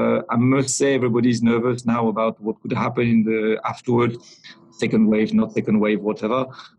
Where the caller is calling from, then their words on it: Paris, Île-de-France, France; Yes, I am in Paris.